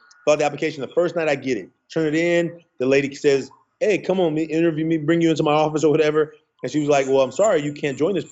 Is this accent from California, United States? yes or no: yes; Oakland, California, United States; And so I grew up just in Oakland, in a city where being smart wasn't really cool